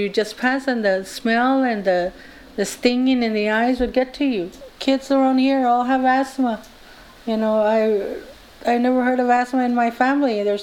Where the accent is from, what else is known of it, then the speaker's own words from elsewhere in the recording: Kettleman City, California, United States; I'm from Kettleman City, and … And this town is basically a migrant city. People come and go as they harvest.